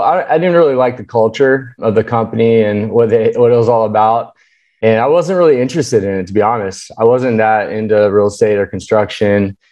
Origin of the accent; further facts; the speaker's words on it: Virginia, United States; now in Redding, United States; So I grew up doing construction in Virginia.